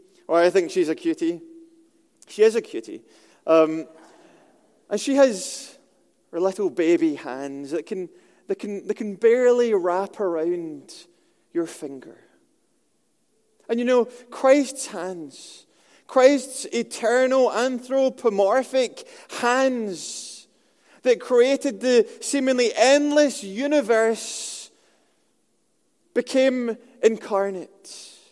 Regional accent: Scotland, United Kingdom; I was brought up in Scotland in the public education system, which isn't very good, as you could probably tell from my grammar.

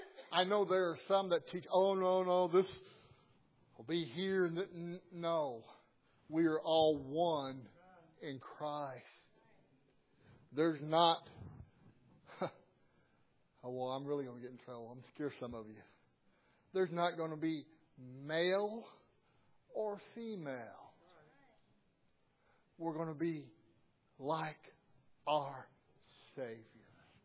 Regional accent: the South, United States; I'm from the South. And where I'm from, there is such a thing as a race barrier.

